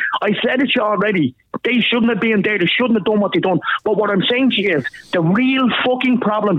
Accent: Ireland; We are the Irish people. We own this country.

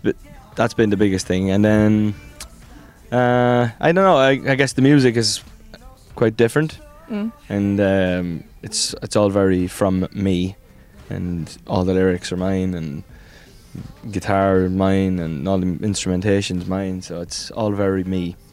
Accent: Ireland; now in London, United Kingdom; Because I'm obviously Irish, but I've been living in London for 7 years.

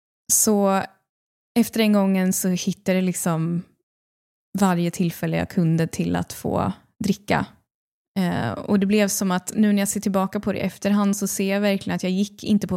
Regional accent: Linköping, Östergötland, Sweden; jag växte upp i Linköping. Jag hade liksom en ganska så här en vanlig barndom. Du vet, bodde i ett villaområde, mamma, pappa, lillebror.

